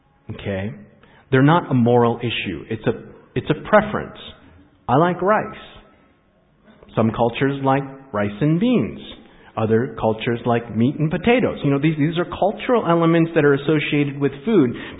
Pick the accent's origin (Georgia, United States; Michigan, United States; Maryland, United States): Maryland, United States; Takoma Park; born there; also born or lived in Alaska; Now, being an American, I was born in this country. Washington, D.C., Tacoma Park, Maryland, Washington Adventist Hospital. Being Adventist, being in Alaska, there are certain influences that have come into my mind. Being a Korean American